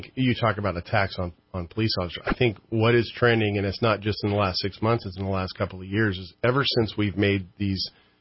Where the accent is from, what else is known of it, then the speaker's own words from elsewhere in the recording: Albany, Oregon, United States; now in California, United States; I grew up in Albany, Oregon, and then moved to California in 1993, been here ever since.